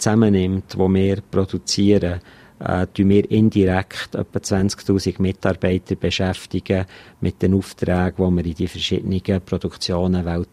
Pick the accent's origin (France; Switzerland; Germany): Switzerland; Bern; Die Wurzeln sind natürlich schon noch ein bisschen Bern-lastig.